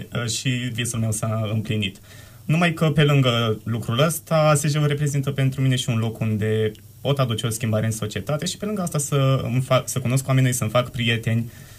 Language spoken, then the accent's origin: Romanian; Stănița, Neamț County, Romania; Eu vin din Stănița, județul Neamț, un satuc la graniță cu județul Iași și